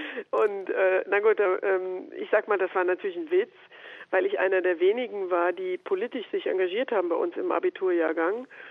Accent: Rhineland-Palatinate, Germany; so mit 20, 21 bin ich Landesvorsitzende der Jugendorganisation der SPD in meinem Heimatland Rheinland-Pfalz geworden

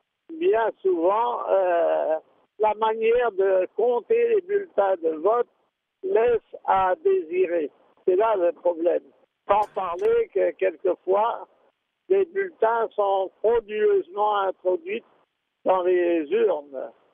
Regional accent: France; En tant que Français, je me garderai bien de donner des consignes

